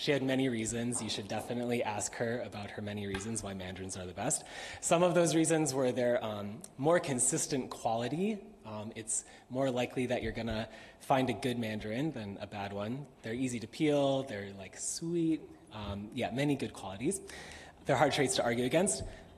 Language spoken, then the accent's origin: English; Chicago, Illinois, United States; I remember growing up in Chicago suburbia in the 90s, good produce basically didn't exist.